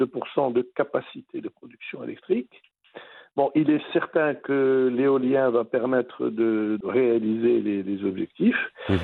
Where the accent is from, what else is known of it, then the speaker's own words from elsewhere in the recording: Morocco; Et en tant que Marocain, il faut qu'on garde un peu la tête bien vissée sur nos épaules.